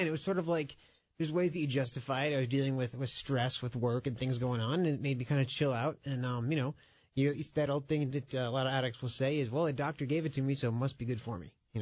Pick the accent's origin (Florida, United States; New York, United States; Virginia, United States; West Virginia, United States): Florida, United States; also born or lived in Orlando; I grew up in South Florida, and then I moved to the central part of the state for college